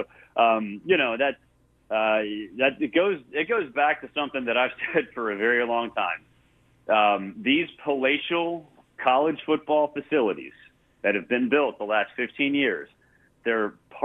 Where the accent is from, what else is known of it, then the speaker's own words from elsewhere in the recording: Atlanta, Georgia, United States; One, I grew up in Atlanta. I've been to Athens quite a bit.